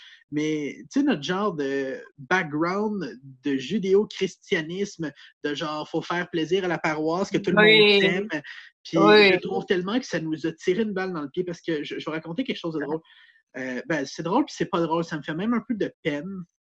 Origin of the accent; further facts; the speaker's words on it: Quebec, Canada; il n'y a pas plus Québécois que moi par rapport à mes origines. Je veux dire, je suis Canadien, Français d'un côté, j'ai de la descendance anglaise de l'autre côté, j'ai de la descendance française et amérindienne.